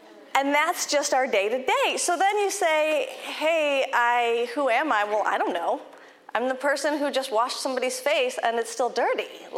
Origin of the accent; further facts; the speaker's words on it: Indiana, United States; I come from the Midwest, I come from Indiana, and I'd never met a woman in ministry.